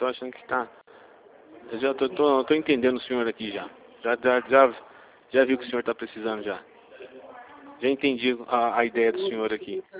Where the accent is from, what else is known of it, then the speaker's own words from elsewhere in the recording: Campinas, São Paulo, Brazil; eu sou daqui de Campinas.